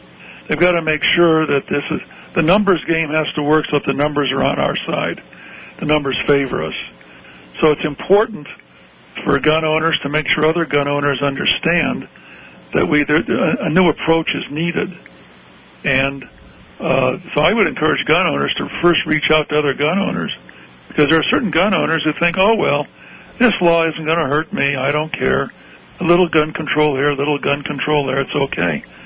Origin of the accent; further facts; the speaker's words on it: Tucson, Arizona, United States; I was raised in Tucson, Arizona, in the 50s and 60s, and guns are everywhere.